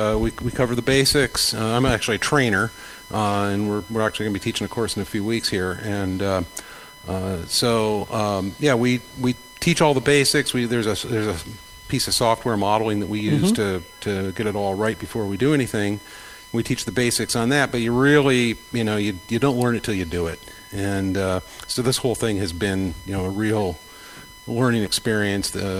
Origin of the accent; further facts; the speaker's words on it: Bradford, Pennsylvania, United States; I grew up in Bradford, so I know where Kane is.